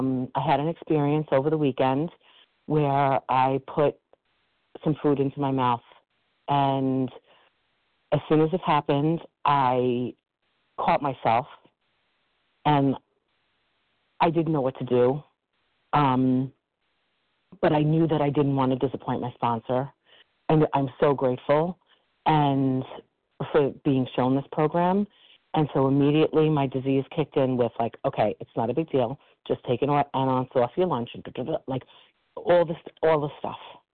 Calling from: New York, United States; I'm calling from New York.

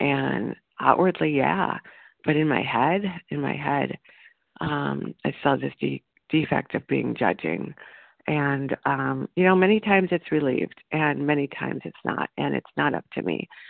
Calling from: Illinois, United States; recovered compulsive overeater from Illinois.

